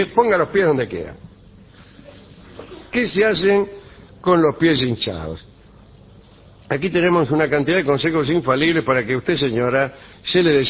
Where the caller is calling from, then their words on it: Gerli, Buenos Aires Province, Argentina; de Gerli.